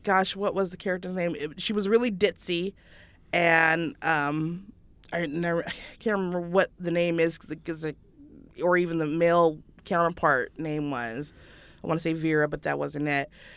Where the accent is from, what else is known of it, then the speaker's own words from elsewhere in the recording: Carson, California, United States; I grew up in Carson in Los Angeles.